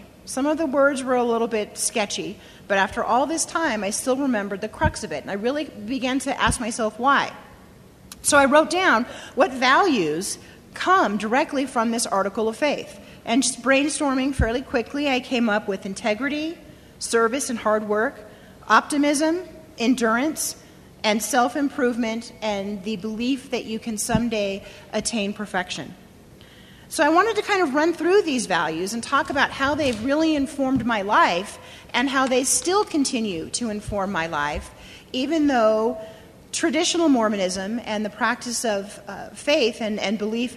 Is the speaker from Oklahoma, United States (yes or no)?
no; Bountiful, Utah, United States; also born or lived in Ogden; So I was born in Ogden in 1970, and my dad went to medical school right here at the University of Utah, and some of my best and most cherished childhood memories are living in Bountiful